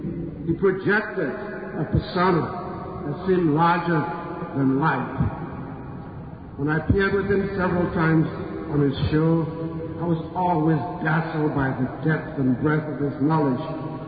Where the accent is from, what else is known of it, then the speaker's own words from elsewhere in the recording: Liberia; I'm from Liberia.